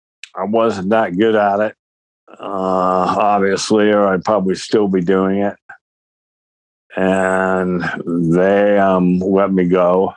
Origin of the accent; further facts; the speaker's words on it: Denver, Colorado, United States; born there; I was born in Denver, Colorado in July of 1961.